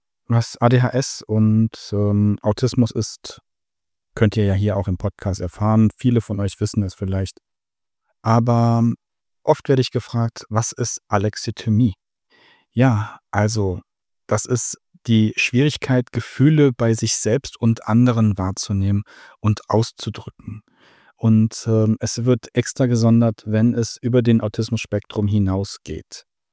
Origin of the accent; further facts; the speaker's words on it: Düsseldorf, North Rhine-Westphalia, Germany; born there; now in Vogelsbergkreis, Germany; Ich bin gebürtig aus Düsseldorf, lebe jetzt seit 5 Jahren etwa im Vogelsbergkreis, Nähe Fulda.